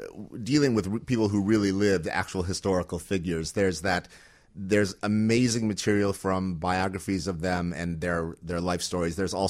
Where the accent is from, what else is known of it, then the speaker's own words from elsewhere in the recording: Cleveland, Ohio, United States; moved away as an adult; I grew up in Cleveland, Ohio. So it was Ohio to Connecticut